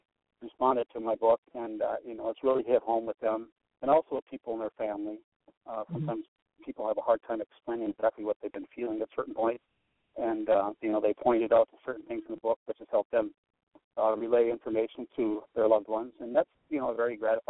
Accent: Wisconsin, United States; I'm a Wisconsinite. No? I'm up in northern Wisconsin.

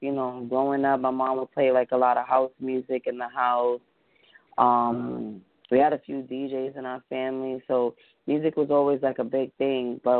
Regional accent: New York City, New York, United States; I am from New York, New York. I'm from a small little part of Manhattan. The area is called Chelsea, but I'm from Fulton Projects

